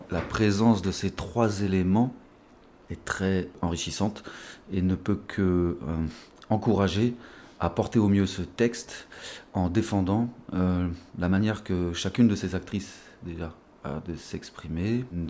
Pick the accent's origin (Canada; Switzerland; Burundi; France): France; Auvergne-Rhône-Alpes; Je viens d'Ardèche, je suis venu ici pour le lycée théâtre.